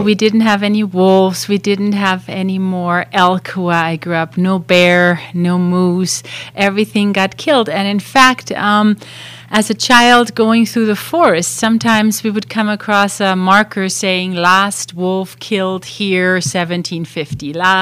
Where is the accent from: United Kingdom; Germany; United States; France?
Germany; when I grew up in Germany, we had pretty much annihilated all wildlife.